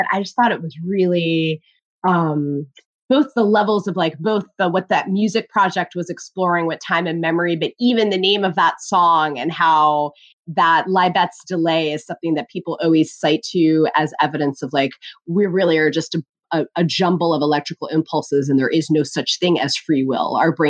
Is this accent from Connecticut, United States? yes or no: yes; Connecticut, United States; I grew up in Connecticut. So just the word caught my eye. But if you grew up in Connecticut, you spend, at least in the 80s, a lot of time studying Mark Twain